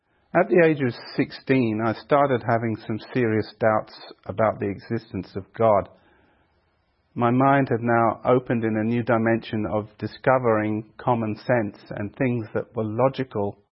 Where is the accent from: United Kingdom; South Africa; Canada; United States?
United Kingdom; England; born there; I was born in England to Catholic parents.